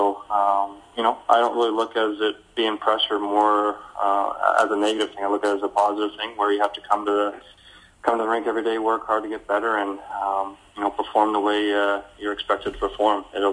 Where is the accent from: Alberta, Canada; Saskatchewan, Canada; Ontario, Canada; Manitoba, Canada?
Ontario, Canada; Oakville; I'm back in Oakville, just west of Toronto. It's my hometown.